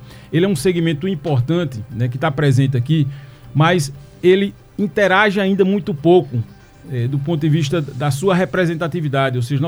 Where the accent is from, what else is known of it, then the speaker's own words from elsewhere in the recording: Surubim, Pernambuco, Brazil; Eu sou filho desse Agreste, sou natural do Surubim, conheço muito bem essa realidade.